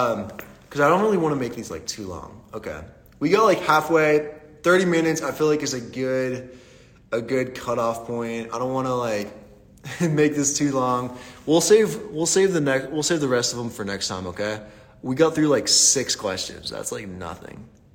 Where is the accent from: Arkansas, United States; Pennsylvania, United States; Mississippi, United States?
Pennsylvania, United States; Pittsburgh; where I grew up in Pittsburgh is probably like a Sheetz gas station.